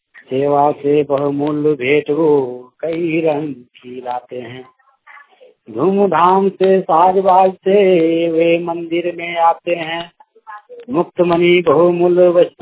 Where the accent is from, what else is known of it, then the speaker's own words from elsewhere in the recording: Karma, Jharkhand, India; ग्राम करमा संग्रह के प्रखंड डुमरी जिला गिरिडीह का रहने वाला हूँ।